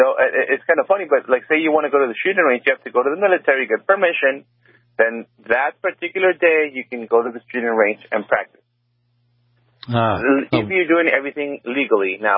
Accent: Brownsville, Texas, United States; I grew up in Brownsville. At the time, you know, being a high school student, I could go into Mexico, have dinner, meet girls.

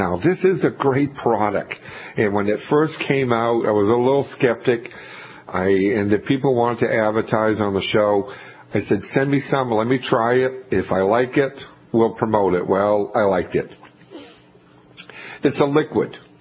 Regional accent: Massachusetts, United States; I know what it's like growing up on the South Shore of Boston, almost on Cape Cod.

